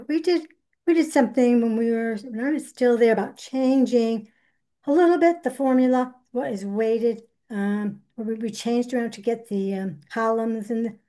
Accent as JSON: {"language": "English", "town": "Pittsfield", "region": "Massachusetts", "country": "United States", "tie": "born or raised there", "said": "You know, I was born and bred in Pittsfield. I went to Hibbert School. I went to South Junior High and I went to Pittsfield High."}